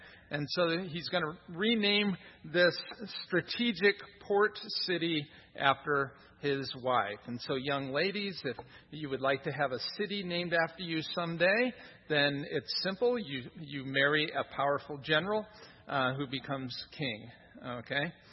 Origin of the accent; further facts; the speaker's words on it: Indiana, United States; So I'm kidding. I'm from Indiana.